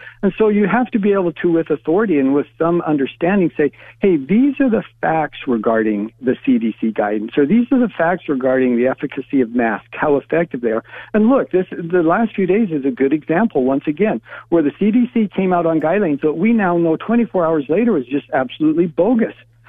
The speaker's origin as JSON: {"language": "English", "town": "Salt Lake City", "region": "Utah", "country": "United States", "tie": "born or raised there", "said": "And when you see cities like my hometown of Salt Lake City"}